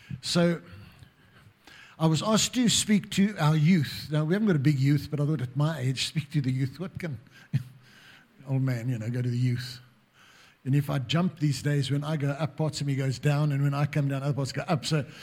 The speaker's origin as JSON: {"language": "English", "town": "Grahamstown", "region": "Eastern Cape", "country": "South Africa", "tie": "born or raised there", "said": "I was in my hometown of Grahamstown many years ago, 1980, 81, and I was in a church."}